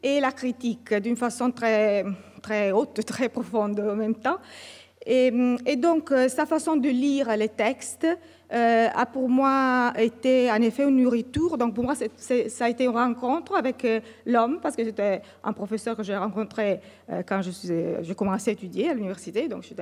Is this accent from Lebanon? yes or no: no; Bologna, Emilia-Romagna, Italy; born there; parce que je suis née à Bologne, et je suis née à la fin des années 60